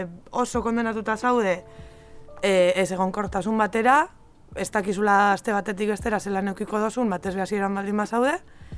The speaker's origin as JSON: {"language": "Basque", "town": "Algorta", "region": "Basque Country", "country": "Spain", "said": "Algortakoa naiz"}